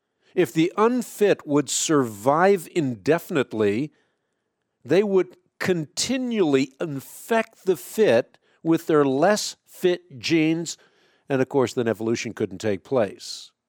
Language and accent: English; Netherlands; I'm from Holland, so I have fair skin. I have blue eyes.